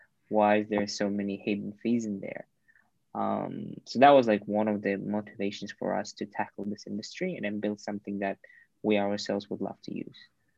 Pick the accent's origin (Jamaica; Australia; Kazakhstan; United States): Kazakhstan; English is a second language; now in United Kingdom; I'm originally from Kazakhstan. I've lived most of my life in UK. I've studied there, I worked there. I've started a bunch of startups there.